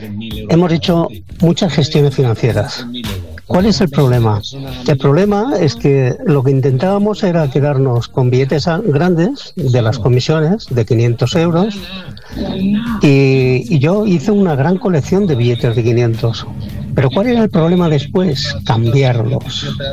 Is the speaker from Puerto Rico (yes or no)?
no; Barcelona, Catalonia, Spain; Yo vengo de Barcelona y he sido financiero hasta que me he jubilado. Ahora estoy jubilado, tengo 70 años.